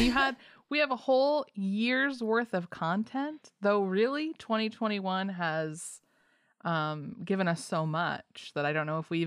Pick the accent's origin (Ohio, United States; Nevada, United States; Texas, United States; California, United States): Nevada, United States; Well, growing up in Nevada, and they are just the cutest.